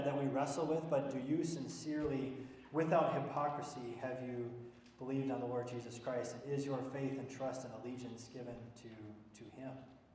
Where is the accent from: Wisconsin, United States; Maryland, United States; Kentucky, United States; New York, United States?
Wisconsin, United States; Now, I grew up in Wisconsin, and we always had this great winter retreat that we would do, a youth retreat.